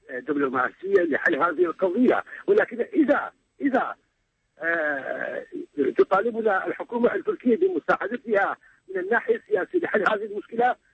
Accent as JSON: {"language": "Arabic", "country": "Iraq", "said": "وإننا كعراقيين وكجزء من العراق بينا هذا الموقف"}